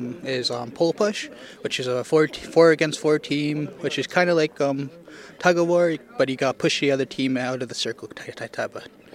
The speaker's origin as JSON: {"language": "English", "country": "Canada", "said": "My clan is from the Wolf Clan. I'm from the Shapinizak First Nations."}